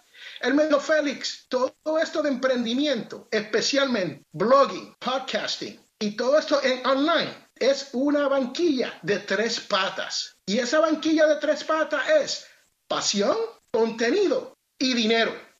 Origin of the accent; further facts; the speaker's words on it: Jersey City, New Jersey, United States; Spanish is a second language; yo soy americano. Yo soy nacido en Jersey City, New Jersey, de padres puertorriqueños. Hablo el español patriao, matao.